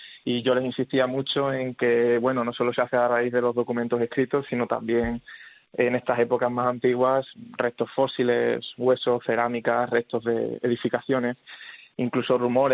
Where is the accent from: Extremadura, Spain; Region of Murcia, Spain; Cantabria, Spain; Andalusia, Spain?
Extremadura, Spain; Cáceres; Yo soy de Cáceres, así que bueno, estuve un añito allí en La Mancha con mis alumnos de Tomelloso y al año siguiente, tras hacer las oposiciones en Extremadura, pues ya volví para mi zona.